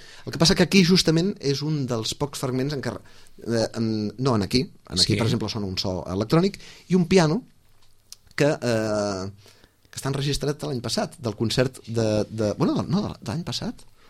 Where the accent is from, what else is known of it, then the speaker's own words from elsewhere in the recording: Sitges, Catalonia, Spain; de la manera com jo veig Sitges, que sóc una persona que no l'entenc massa. Jo me l'estimo molt, el meu poble